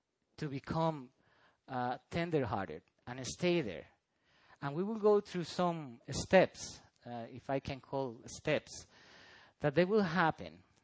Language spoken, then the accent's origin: English; San Jose, San José, Costa Rica; English is a second language; I grew up in a place that I'm from Costa Rica, and from San Jose, the capital. And most of my life there was in a place called desamparados.